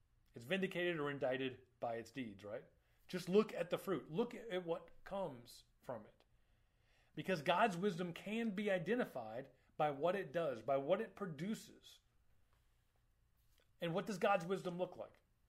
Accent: Florida, United States; Population of 21 million people in my home state of Florida.

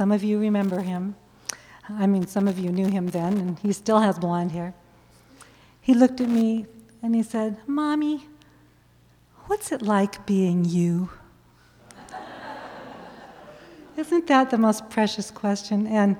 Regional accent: Oakland, California, United States; born there; And I was born in Oakland, California.

